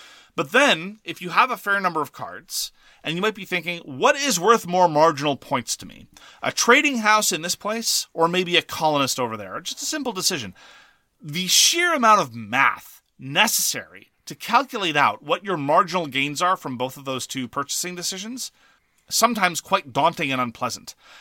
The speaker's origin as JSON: {"language": "English", "country": "Canada", "said": "I'm a Canadian. I'm sympathetic to first past the post systems."}